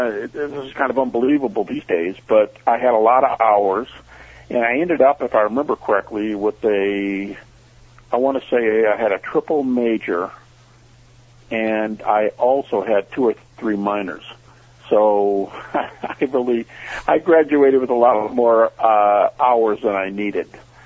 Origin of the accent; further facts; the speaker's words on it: Detroit, Michigan, United States; also born or lived in Indiana; I grew up in the Detroit area almost exclusively. I lived for a year or so in Indiana, and I did live in western Michigan, but almost totally in Detroit in my early years, and my schooling likewise.